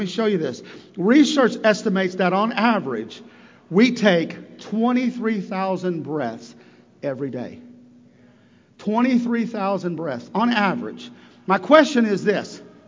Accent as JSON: {"language": "English", "town": "El Reno", "region": "Oklahoma", "country": "United States", "tie": "born or raised there", "said": "I remember growing up in the Bible Baptist Church. It was on Sunset Drive in El Reno, Oklahoma."}